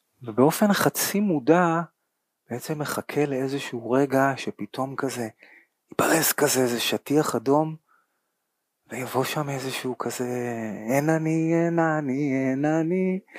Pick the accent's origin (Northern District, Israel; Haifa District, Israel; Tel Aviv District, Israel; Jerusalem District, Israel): Tel Aviv District, Israel; Holon; מחולון, זאת אומרת, יש לי את הקטע הזה